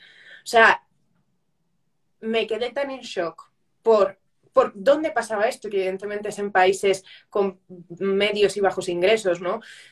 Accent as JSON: {"language": "Spanish", "country": "Spain", "said": "los cofundadores sí, dos somos españoles"}